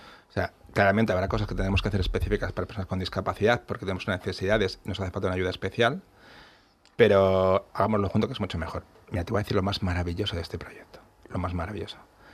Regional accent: Valladolid, Castile and León, Spain; Es que soy de Valladolid, se nota, ¿no?

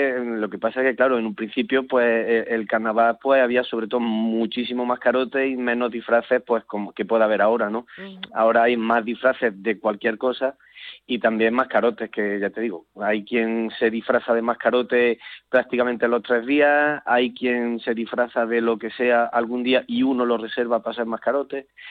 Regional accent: Torreperogil, Andalusia, Spain; Aquí en mi pueblo, en Torreperogil, el carnaval

